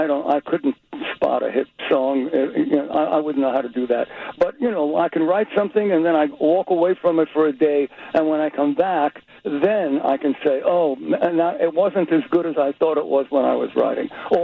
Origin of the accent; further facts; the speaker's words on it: Brooklyn, New York, United States; accent: Brooklyn; think my Brooklyn accent made that happen?